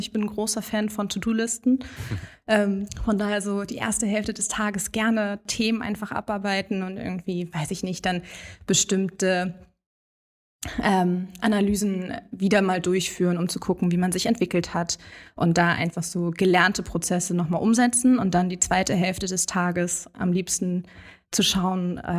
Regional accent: Hamburg, Germany; ich bin ein Hamburger Dern durch und durch, also hier geboren, aufgewachsen und hier irgendwie auch kleben geblieben.

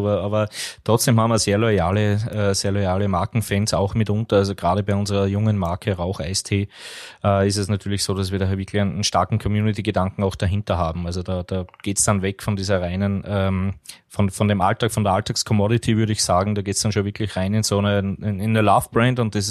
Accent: Austria; Aus dem schönen Österreich, man hört es mir an, mit meinem Dialekt.

